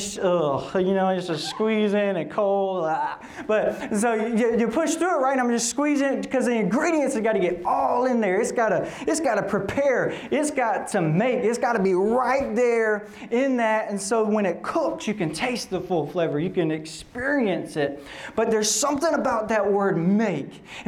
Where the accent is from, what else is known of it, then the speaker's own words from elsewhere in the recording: the South, United States; Like I'm from the South. Like give me some meatloaf, some fried okra, some green beans and mashed.